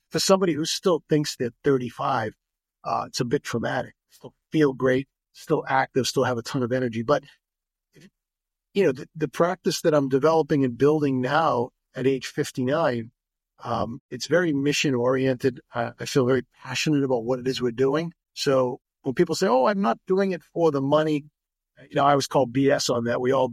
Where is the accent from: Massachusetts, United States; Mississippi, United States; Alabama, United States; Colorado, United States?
Massachusetts, United States; Boston; I grew up in Boston. So if you've ever flown into Boston, you fly into Logan International Airport. This isn't hyperbole. Like you fly and you look down and you see my childhood home.